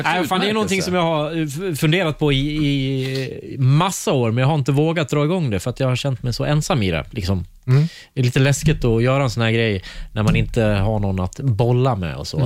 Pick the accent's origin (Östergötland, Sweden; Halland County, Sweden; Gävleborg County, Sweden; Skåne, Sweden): Gävleborg County, Sweden; Hofors; also born or lived in Fagersta; Jag kommer från Hofors där, som var ett replokals- och punknäste. Mm. Mm. Och flyttat runt, bott i Fagersta. Mm. Replokaler. Nu bor jag utanför Strängnäs.